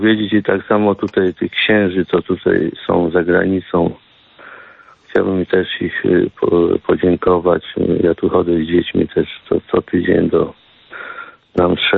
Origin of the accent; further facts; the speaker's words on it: Warsaw, Masovian Voivodeship, Poland; moved away as an adult; Musiałem w pewnym sensie uciekać z Polski, bo jestem z Warszawy